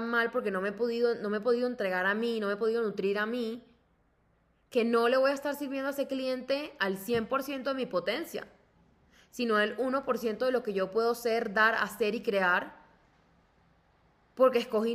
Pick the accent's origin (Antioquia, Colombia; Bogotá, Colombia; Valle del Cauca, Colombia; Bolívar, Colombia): Bolívar, Colombia; Cartagena; Yo crecí en Cartagena, y Cartagena es la ciudad de contrastes, yo creo que más grande de Colombia.